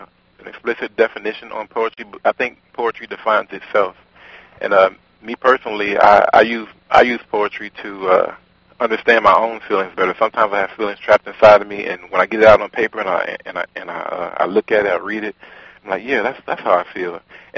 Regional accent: Georgia, United States; also born or lived in Louisiana; now in Fort Walton Beach, United States; I was born in Louisiana, but like I said, I traveled all over the world. But I grew up in Southeast Georgia, so I claim Georgia, Georgia boy.

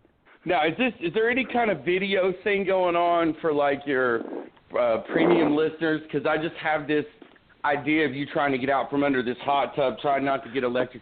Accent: Hendersonville, Tennessee, United States; I was born here. I mean, so if they'd have named it, Mustache City, I'd still stay here, right? I grew up in Hendersonville

